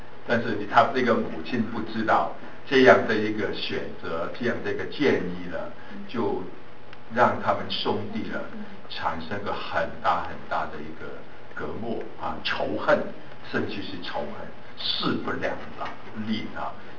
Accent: Guangdong, China; 我们广东人怎么叫广东人呢

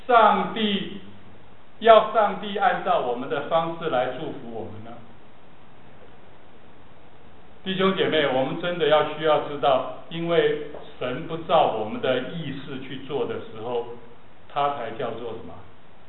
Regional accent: Taiwan; 但是我在台湾长大的，台湾很多偶像，对不对？

